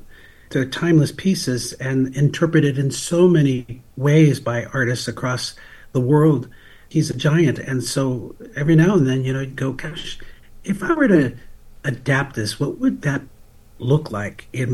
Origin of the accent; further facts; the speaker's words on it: California, United States; I grew up on the Central Coast, and so my family were farm workers